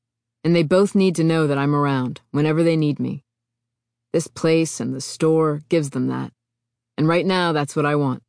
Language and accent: English; Spokane, Washington, United States; No, my wife was. I'm from Spokane.